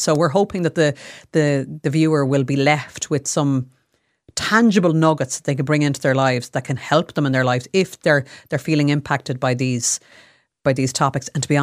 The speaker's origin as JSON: {"language": "English", "town": "Galway", "region": "Connacht", "country": "Ireland", "said": "seeing as I'm actually from Galway."}